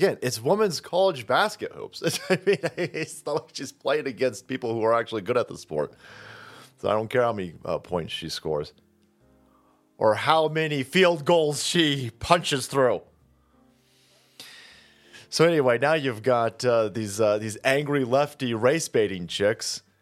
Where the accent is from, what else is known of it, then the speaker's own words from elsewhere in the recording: Harlem, New York, United States; I played the basket hoops with my dad in Harlem. I was from Harlem. I'm super black. I was from Harlem. I was 5 years old.